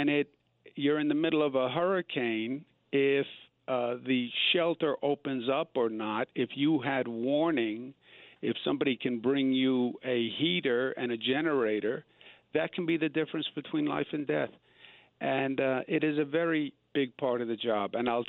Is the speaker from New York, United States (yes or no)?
yes; Queens, New York, United States; I'm from Queens. I know you see Queens as an outer borough and you see me as a second class citizen.